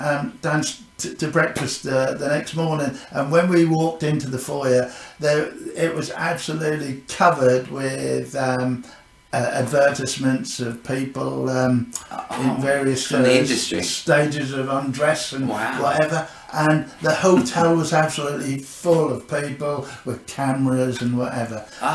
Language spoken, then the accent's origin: English; Cromer, East of England, United Kingdom; I was born in Cromer, and do you want me to just tell you how I started this?